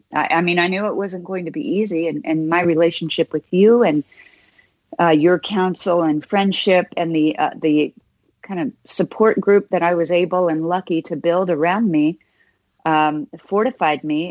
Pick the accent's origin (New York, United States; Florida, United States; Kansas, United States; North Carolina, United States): Kansas, United States; Growing up in Kansas, I thought I was the only gay person on the planet.